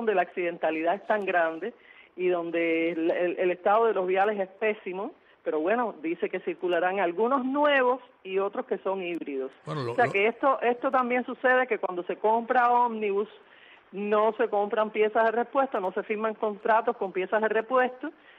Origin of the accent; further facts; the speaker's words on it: Havana, Cuba; born there; soy habanera de cuna, y por supuesto tengo un amor muy profundo por mi ciudad